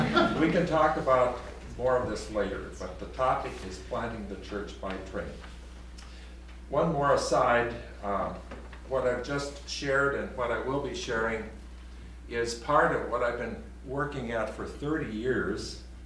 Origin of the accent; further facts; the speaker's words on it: Lindstrom, Minnesota, United States; riding between my hometown of Lindstrom, Minnesota, and Rush City, Minnesota, where my grandmother lived